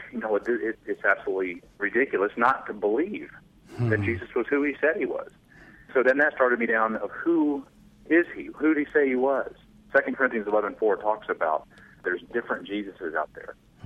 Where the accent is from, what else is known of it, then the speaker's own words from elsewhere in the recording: Atlanta, Georgia, United States; I grew up just outside of Atlanta, Georgia, and kind of in the Bible Belt. I come from a Christian family.